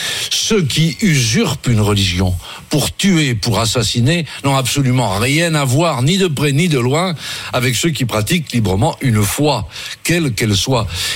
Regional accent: Brittany, France; parce que je suis breton.

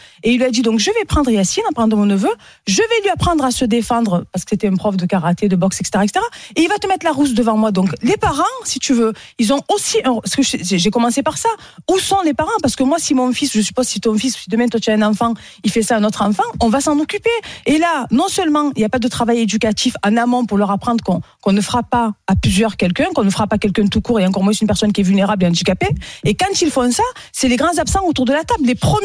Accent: Marseille, Provence-Alpes-Côte d'Azur, France; nous, on vient des caniveaux de Marseille, quand même, tu vois, des bidonvilles.

